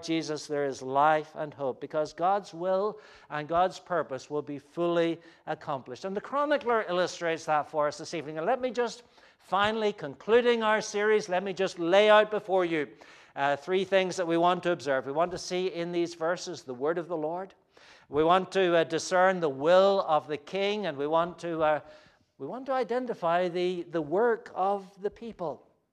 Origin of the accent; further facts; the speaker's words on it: United Kingdom; We, as British school children, we were reminded of the famous words of Winston Churchill